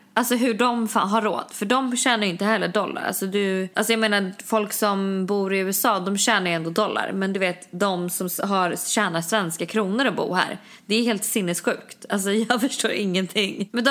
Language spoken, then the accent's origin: Swedish; Stockholm, Stockholm County, Sweden; Jag känner mig mindre ensam här än vad jag gör hemma i Stockholm.